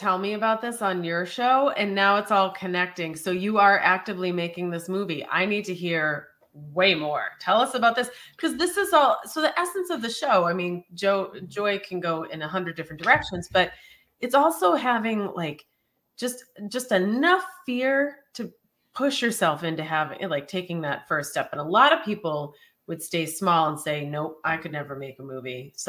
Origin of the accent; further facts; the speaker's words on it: Boston, Massachusetts, United States; Let me give you a little tip about Mocky Mock, because I am from Boston.